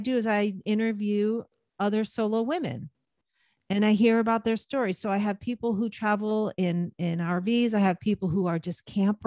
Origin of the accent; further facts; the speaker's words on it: East Coast, United States; now in US West Coast; And, you know, I'm a West Coast girl. I grew up on the East Coast. Nothing's really pulling me back to the East Coast except for maybe my family.